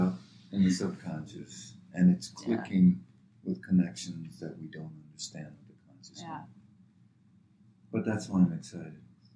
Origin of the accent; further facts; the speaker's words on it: the South, United States; all I have to remember is growing up in the South in the 50s.